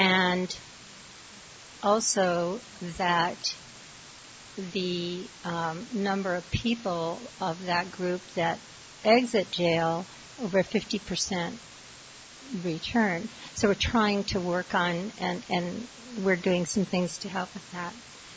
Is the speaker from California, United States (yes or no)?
yes; California, United States; I'm actually here from the Bay Area, visiting a good friend that lives here in Santa Barbara